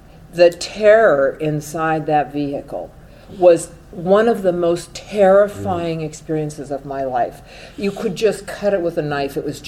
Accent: Los Angeles, California, United States; I'm from Los Angeles.

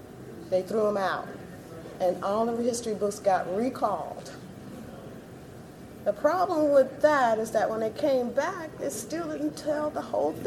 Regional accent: Chicago, Illinois, United States; I grew up in Chicago, and I got caught up with the busing.

